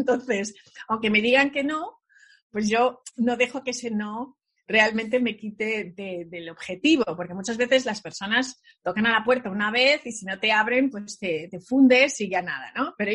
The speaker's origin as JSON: {"language": "Spanish", "country": "Spain", "said": "sí, soy española, pero también soy africana y también soy americana. Y al final digo, y también soy del mundo porque he estado en muchos países"}